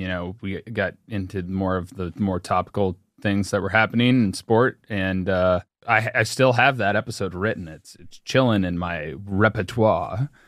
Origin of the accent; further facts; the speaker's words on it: Cincinnati, Ohio, United States; born there; I wasn't. I was born in Cincinnati.